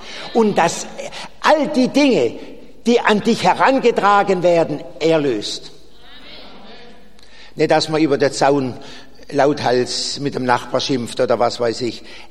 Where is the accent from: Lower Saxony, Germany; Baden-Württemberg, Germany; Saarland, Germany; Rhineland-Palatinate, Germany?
Baden-Württemberg, Germany; accent: Baden dialect; Entschuldigung, ich spreche badisch.